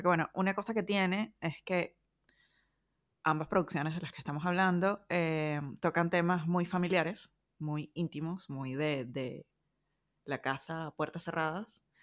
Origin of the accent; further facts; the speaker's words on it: Venezuela; me dijo, tienes un acento muy raro, no sé de dónde eres. Y fue como, yo soy re venezolana.